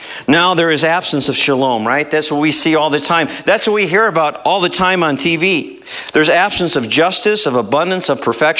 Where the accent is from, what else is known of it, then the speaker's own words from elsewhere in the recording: United States; I should have known this. I'm an American, right?